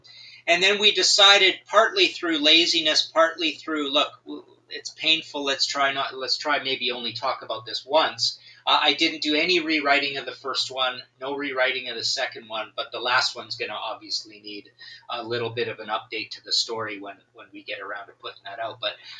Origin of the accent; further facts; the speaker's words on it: Western Canada, Canada; the suburbs of Toronto are just like where I grew up, which was a small town out west, which literally the houses all look the same.